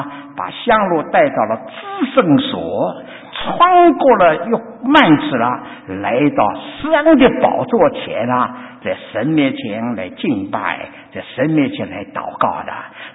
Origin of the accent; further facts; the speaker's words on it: China; 也影响到我们中国人同胞身上